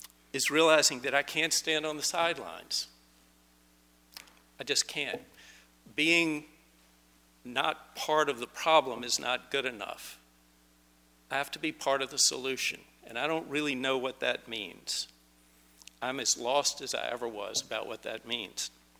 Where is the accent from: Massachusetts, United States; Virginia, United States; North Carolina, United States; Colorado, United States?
Virginia, United States; Richmond; We both grew up in Richmond. He grew up on the East End. I grew up in the West End.